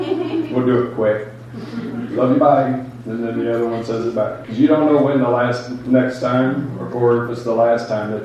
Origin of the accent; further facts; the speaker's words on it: Rochelle, Illinois, United States; But I was raised in Rochelle around trains